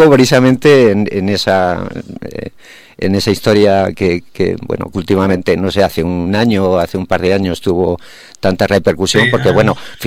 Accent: Toledo, Castilla-La Mancha, Spain; en Toledo, que soy de allí. Soy natural de Toledo.

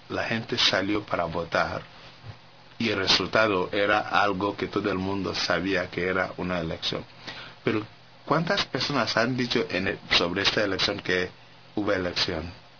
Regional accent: Nigeria; Spanish is a second language; como soy de Nigeria

